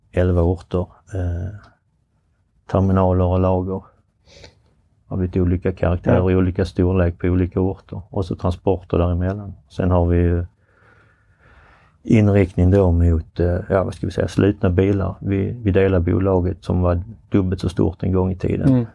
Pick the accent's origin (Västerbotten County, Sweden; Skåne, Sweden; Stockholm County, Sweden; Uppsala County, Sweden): Skåne, Sweden; Landskrona; now in Helsingborg, Sweden; Jag är från Landskrona. Född och uppvuxen där. Bor sedan ganska många år tillbaka i Helsingborg. Och ja, från Landskrona, så jag är boysare.